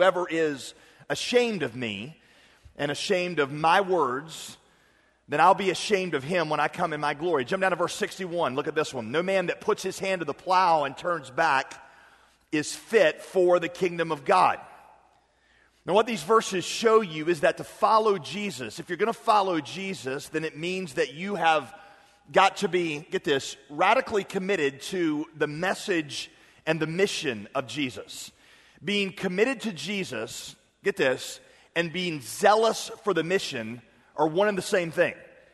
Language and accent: English; North Carolina, United States; I am from North Carolina.